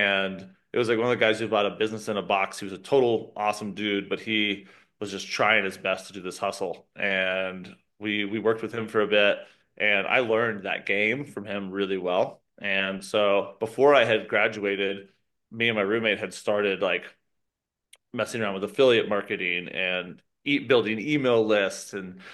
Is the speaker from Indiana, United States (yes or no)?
no; Georgia, United States; And so the interesting thing, I grew up in Georgia. And in Georgia, they give you the Hope Scholarship, which gives you free college if you're like a state student, you stay in school in the state.